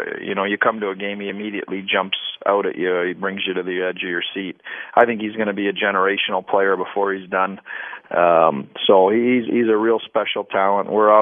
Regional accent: Canada; I grew up in Canada.

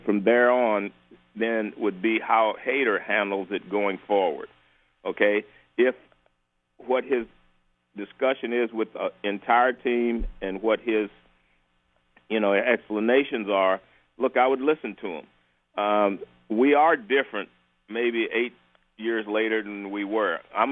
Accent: Oakland, California, United States; And I was living in California. I grew up in Oakland, California.

